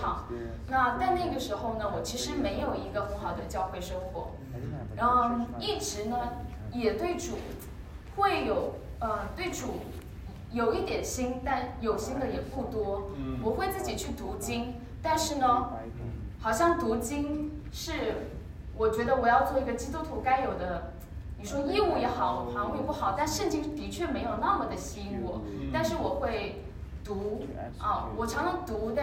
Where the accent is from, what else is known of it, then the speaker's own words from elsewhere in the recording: China; 就是用我们中国人的话说，水往低处走，人往高处